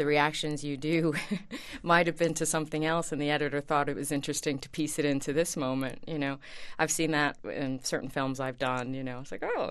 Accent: Queens, New York, United States; Well, I think I grew up in Queens, and I think there's a similar attitude

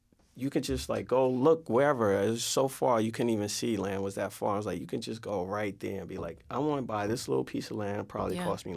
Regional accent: New York City, New York, United States; And as a New Yorker, it's you don't ever want to see that.

